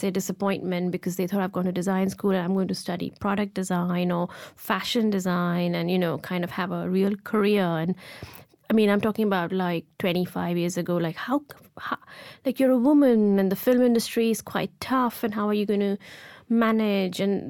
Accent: Ahmedabad, Gujarat, India; I grew up in India and in a hot city of Ahmedabad

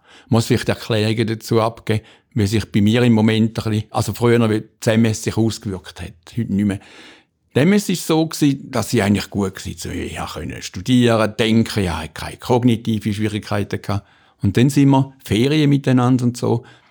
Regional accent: Stein am Rhein, Schaffhausen, Switzerland; Ich bin am Wasser aufgewachsen. Wer nicht, das nicht ist, der weiss nicht, was das bedeutet für ein Kind. Wir haben in Stein am Rhein gewohnt, wunderschönes Städtchen.

